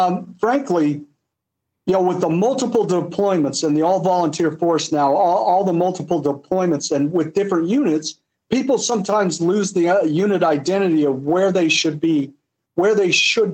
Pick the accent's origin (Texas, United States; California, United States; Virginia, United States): Texas, United States; Fort Hood; born there; of course I was born into it. I was born in Fort Hood, Texas.